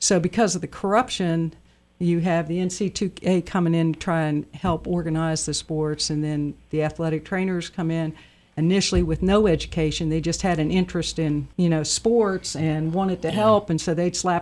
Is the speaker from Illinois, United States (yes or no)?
no; Virginia, United States; because I come from Virginia originally, and they had athletic trainers in the high school.